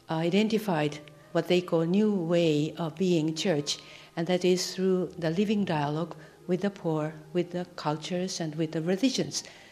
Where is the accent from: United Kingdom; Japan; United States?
Japan; since I'm from Japan